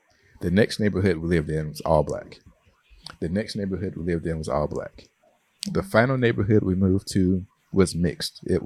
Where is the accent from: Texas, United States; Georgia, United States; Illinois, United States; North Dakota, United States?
Georgia, United States; Atlanta; You know, I grew up in Atlanta. The majority of the communities I lived in were all Black.